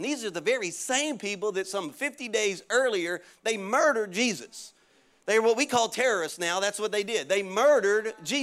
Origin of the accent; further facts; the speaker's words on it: Louisiana, United States; I mean, I'm from Louisiana originally. I'm a Cajun, but I know that's high.